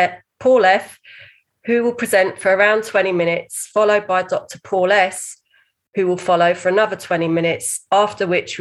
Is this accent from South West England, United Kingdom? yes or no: no; London, United Kingdom; I'm from London